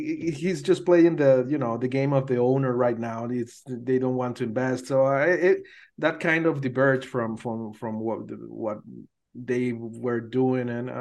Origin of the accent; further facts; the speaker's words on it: Venezuela; English is a second language; Growing up in Venezuela back there in the 80s